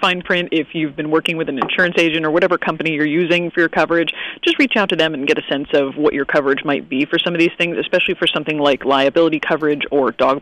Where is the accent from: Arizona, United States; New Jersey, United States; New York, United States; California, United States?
New Jersey, United States; Yep, that was always the big thing where I grew up in South Jersey was the night before.